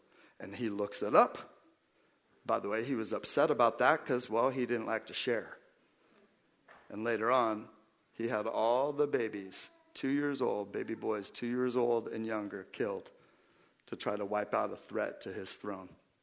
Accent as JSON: {"language": "English", "town": "Seattle", "region": "Washington", "country": "United States", "tie": "born there", "said": "I didn't choose to be born in Seattle. And now I'm like a little embarrassed to say I was born in Seattle."}